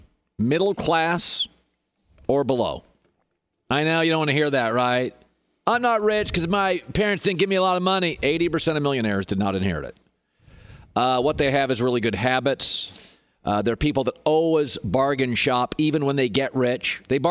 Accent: Pacific Northwest, United States; I'm from the Pacific Northwest

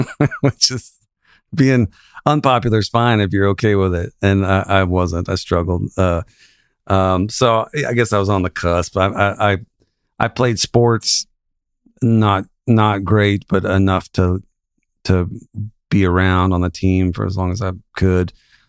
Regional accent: The Woodlands, Texas, United States; also born or lived in Houston; I was born in Houston, Texas in 1976, and I grew up about 20 miles north in a suburb planned community called the Woodlands, Texas.

